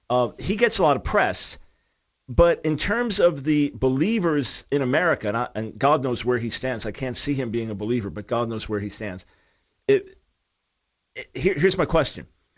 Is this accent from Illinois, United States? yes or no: no; New York, United States; Because hey, man, I'm a New Yorker.